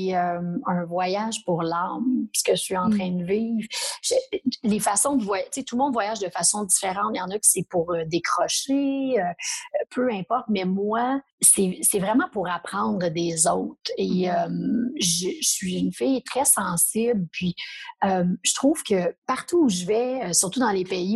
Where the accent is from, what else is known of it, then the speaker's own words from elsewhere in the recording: Canada; Puis même le Canada, tu sais, je suis canadienne, puis on n'est pas parfait.